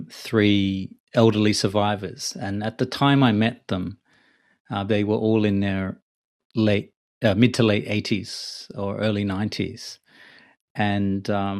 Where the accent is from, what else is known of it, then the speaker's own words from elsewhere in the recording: Australia; I think when I was growing up in Australia, certainly going to public school